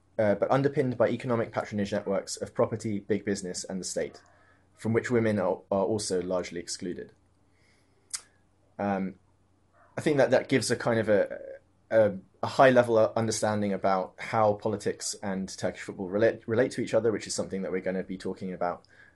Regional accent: London, United Kingdom; I'm a journalist from London.

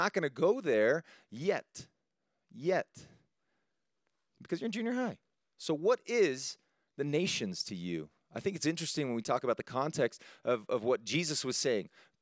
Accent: United States; And I remember being the American in the group going, well, let's just fight them then.

